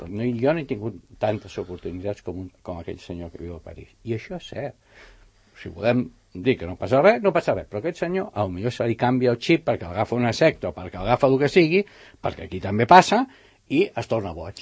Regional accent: Catalonia, Spain; Som nouvingut del Maresme.

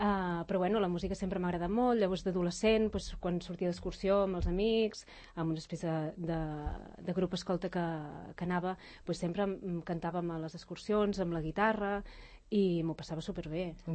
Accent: Girona, Catalonia, Spain; que venien de Girona, jo sóc de Girona.

